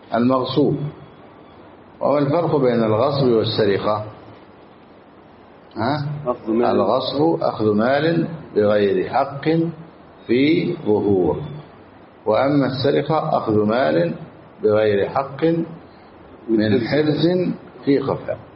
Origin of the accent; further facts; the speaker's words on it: Egypt; أما عندنا في مصر كل واحد يدخل سيارته أمام بيت